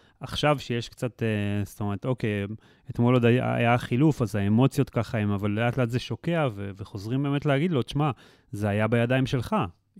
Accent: Haifa, Haifa District, Israel; אני גדלתי בחיפה, הכרתי אותו מגיל צעיר יחסית

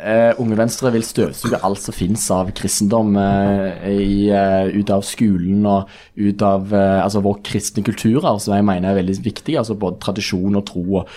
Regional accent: Rogaland, Norway; Nei, jeg skal bare si det at jeg kommer fra Rogaland selv

